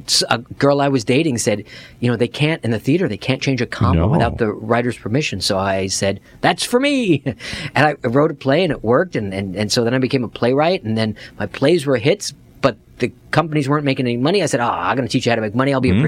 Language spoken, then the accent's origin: English; New York, United States; moved away as an adult; now in Los Angeles, United States; I grew up in New York, and I moved out to L.A. in 1987 to write for TV.